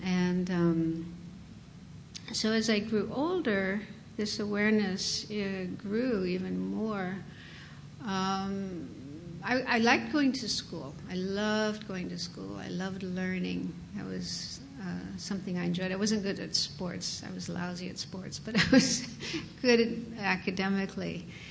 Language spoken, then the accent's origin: English; Sacramento, California, United States; born there; Okay, so I was born in California, Sacramento, in fact, Sacramento, California, and my family wasn't Buddhist, surprise, surprise.